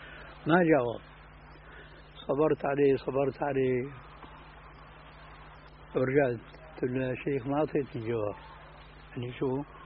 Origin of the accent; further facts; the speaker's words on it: Damascus, Damascus Governorate, Syria; وهذا قليل جدا عندنا في دمشق